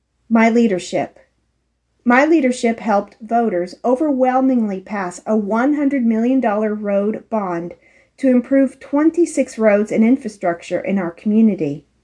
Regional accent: Midland, Texas, United States; I'm running for City Council District 4. I was born and raised in Midland.

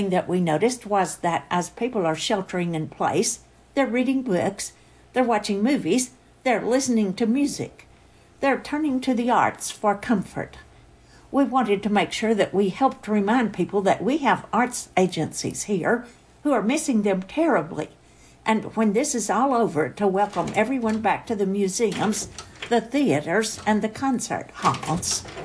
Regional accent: El Paso, Texas, United States; I grew up in El Paso, which has a similar climate to ours

